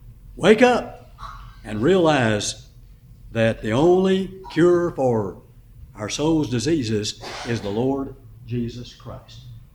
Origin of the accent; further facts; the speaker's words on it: Houston, Texas, United States; Now, I grew up in Houston, and we heard about this every summer.